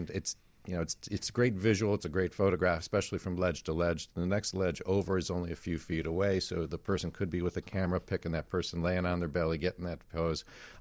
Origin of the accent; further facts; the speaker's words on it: Chicago, Illinois, United States; it's kind of what you have as a Chicagoan